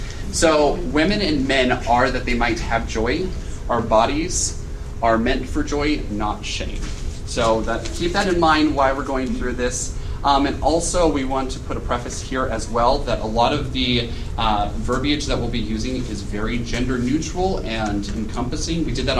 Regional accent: Idaho, United States; hopefully I'll be able to come back to my home state, which is in Idaho, born and raised

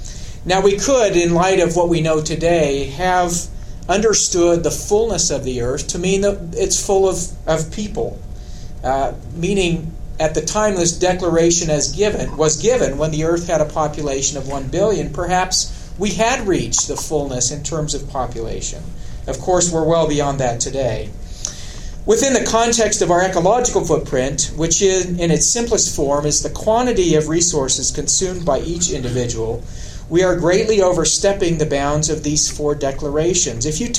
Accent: Austin, Texas, United States; I recall growing up in Austin, Texas, a day of great pollution

